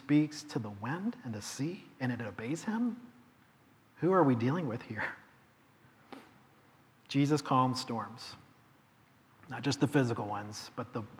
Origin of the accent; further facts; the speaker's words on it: Charlotte, North Carolina, United States; I grew up in Charlotte, and I had an uncle who had a home on Lake Norman.